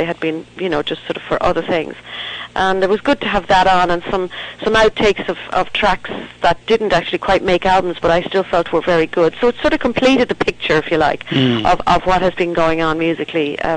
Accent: Dublin, Leinster, Ireland; I was born and reared in Dublin, in the sort of inner city. We were fairly, you know, working class.

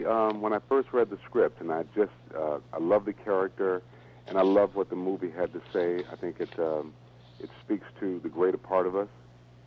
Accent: Benton Harbor, Michigan, United States; So I grew up in Benton Harbor, Michigan. You know, we were probably about as poor as you know, you can imagine.

